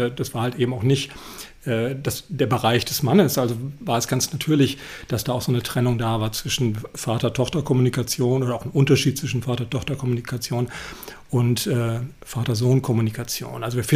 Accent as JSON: {"language": "German", "town": "Cologne", "region": "North Rhine-Westphalia", "country": "Germany", "said": "Also ich komme ja aus Köln"}